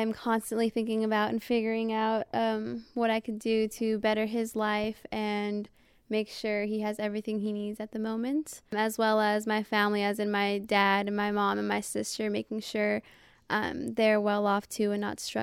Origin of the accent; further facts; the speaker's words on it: Stockton, California, United States; And I mean, growing up in Stockton, you kind of just have like your own little bubble of how things are.